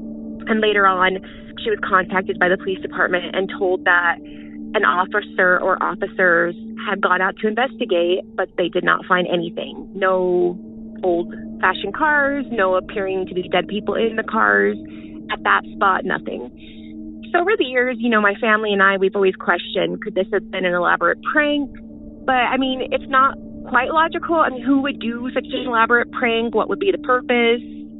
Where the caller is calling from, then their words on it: Denver, Colorado, United States; I'm calling from Denver, Colorado.